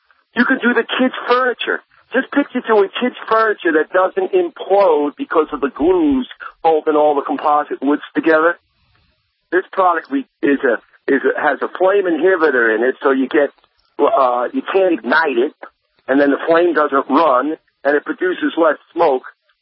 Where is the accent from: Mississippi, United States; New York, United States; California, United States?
California, United States; San Diego; I'm from San Diego, and you know, the last time we talked, building in Haiti with that Bluewood product, and I remember standing in my place when there was that earthquake in San Diego while we were on the radio.